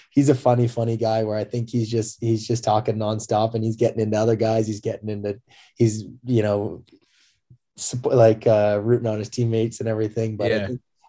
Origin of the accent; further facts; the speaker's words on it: Waterdown, Ontario, Canada; I grew up in Waterdown, which is you know, Hamilton, part of the Hamilton District School Board and everything, and so I affiliate with Hamilton as I was growing up.